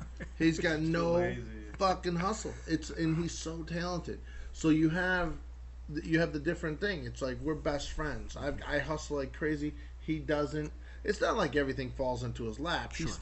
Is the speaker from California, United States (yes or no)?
no; Brooklyn, New York, United States; You know, I'm from New York. We fucking break balls. We're Brooklyn.